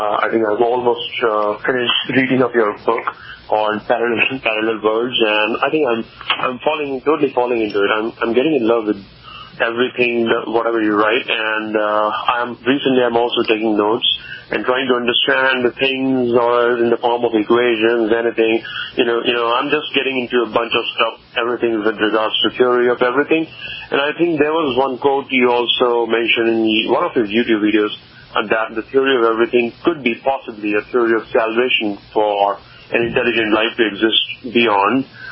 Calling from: Texas, United States; I'm calling from Texas

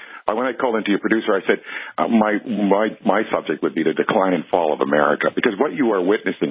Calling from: Canada; I'm not calling from Canada to make a joke about anything right now.

